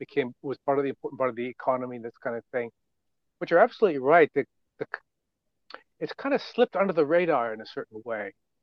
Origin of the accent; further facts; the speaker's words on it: Cambridge, Massachusetts, United States; moved away as an adult; And my father was on the faculty of MIT, the big technical university there. So I grew up in Cambridge, in fact, just across the river from Boston. And in my early 20s, I met a Dutch woman, and we moved here together